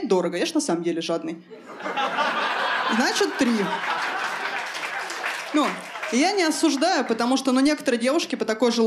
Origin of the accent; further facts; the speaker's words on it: Moscow Oblast, Russia; Я из Подмосковья, сейчас снимаю квартиру